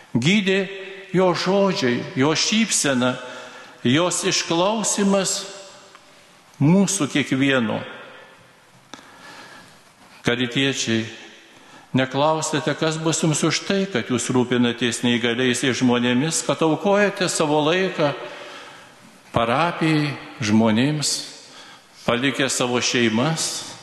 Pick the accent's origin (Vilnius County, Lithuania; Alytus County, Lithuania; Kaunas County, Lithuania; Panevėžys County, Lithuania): Alytus County, Lithuania; Daugai; čia augau Daugų parapijoje, tėviškėje.